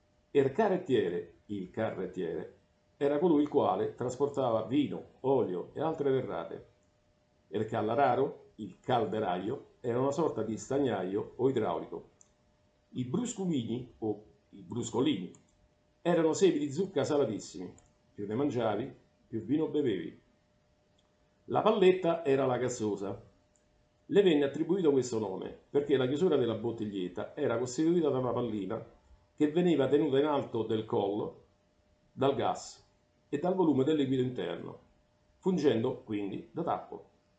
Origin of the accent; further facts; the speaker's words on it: Rome, Lazio, Italy; noi non abbiamo mai varcato quella soglia, ma siamo romani lo stesso.